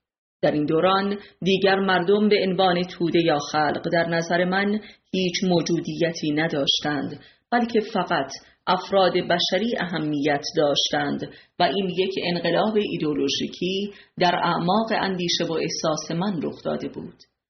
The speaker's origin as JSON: {"language": "Persian", "region": "Semnan", "country": "Iran", "tie": "born there", "said": "با آغاز تبابت رسمی خود در استان زادگاهم یعنی سمنان همه اعضای فامیل متحیر شدند. من تبابتم را از شاه میرزاد آغاز کردم"}